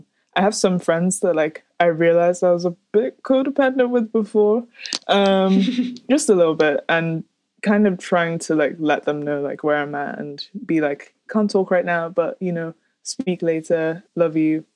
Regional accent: Nigeria; Because I feel like in growing up in Nigeria, I'd received a lot of flack

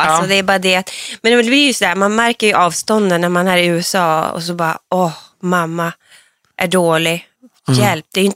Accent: Hortlax, Norrbotten County, Sweden; Det ligger utanför Pite, en mil utanför Pite.

